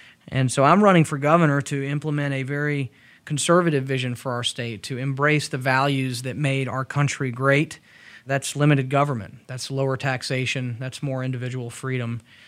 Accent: Georgia, United States; Well, I'm a lifelong Georgian and grew up in Cobb County, still live in Cobb County. My parents were born and raised in Georgia as well.

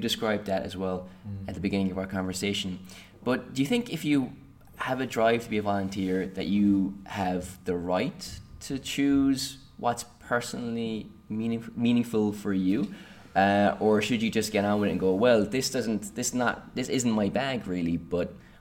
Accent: Ireland; but being Irish, from what I've gathered and having been a volunteer myself in Ireland

